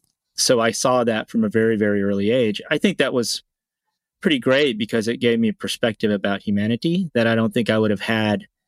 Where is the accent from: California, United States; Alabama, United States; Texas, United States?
Alabama, United States; Dothan; born there; And so I was born in Dothan, Alabama in 1965.